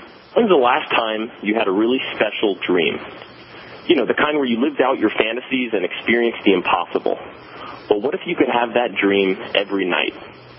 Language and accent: English; Miami, Florida, United States; So I was born and raised in Miami to hardworking parents.